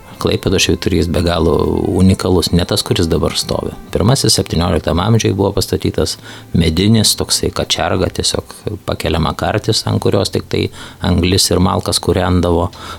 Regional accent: Vilnius, Vilnius County, Lithuania; now in Palanga, Lithuania; Aš iš tiesų esu vilnietis, prieš kokius 25 metus atsidūriau Palangoje

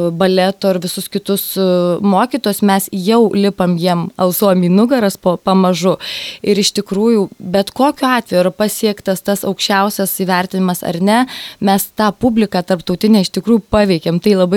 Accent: Alytus, Alytus County, Lithuania; mes visada didžiuojamės pasakyti, kad mes esame iš Alytaus.

